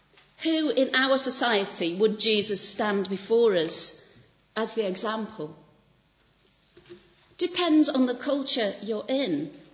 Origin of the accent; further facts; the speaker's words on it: Yorkshire and the Humber, United Kingdom; Yes, I'm a Yorkshire lass, and wisdom for me is far more about common sense.